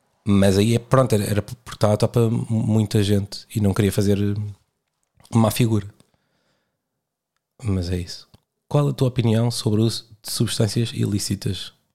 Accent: Portugal; mas enquanto portugueses, a adotarmos a palavra humorista como definição.

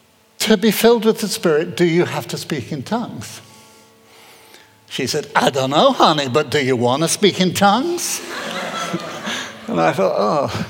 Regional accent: United Kingdom; We're British too.

